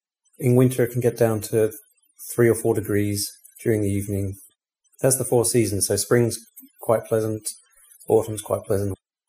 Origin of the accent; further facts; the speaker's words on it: Hamilton, Victoria, Australia; I come from a town called Hamilton, which is a town of only about 10,000 people. It's about 3 hours west of Melbourne in Victoria State.